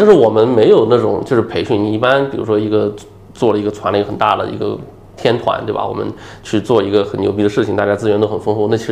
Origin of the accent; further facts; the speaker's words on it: Hangzhou, Zhejiang, China; 我是杭州人